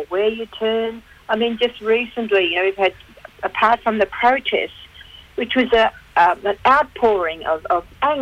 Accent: Queensland, Australia; also born or lived in Northern Territory; Actually, our country straddles Queensland and Northern Territory. We're Aliara.

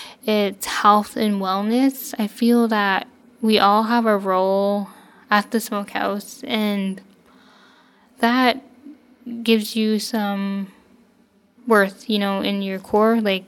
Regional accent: Rampart, Alaska, United States; my hometown, which is Rampart. And it is a small Athabasking fishing community located, I would say, mid Yukon River.

